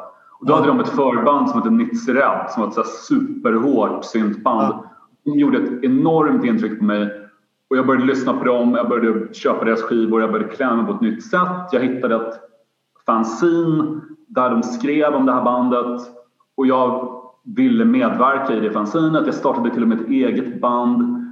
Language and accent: Swedish; Linköping, Östergötland, Sweden; Jag växte upp i Linköping.